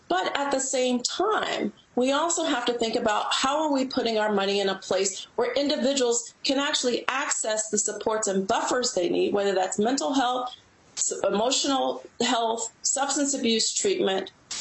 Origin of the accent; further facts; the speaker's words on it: Cincinnati, Ohio, United States; And no, I didn't live in a utopia. I grew up in Cincinnati, Ohio.